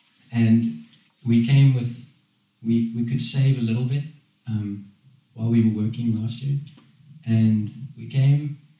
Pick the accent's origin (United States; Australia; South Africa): South Africa; We come from South Africa, and we We were just settling into a really beautiful place in South Africa. It's called Stellenbosch.